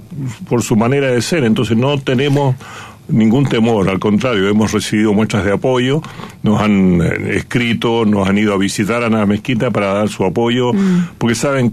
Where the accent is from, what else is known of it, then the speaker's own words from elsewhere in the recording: Chile; Yo soy chileno, hijo de sirio. Mis abuelos llegaron hace más de 120 años, mi papá hace 80 años llegaron de Siria.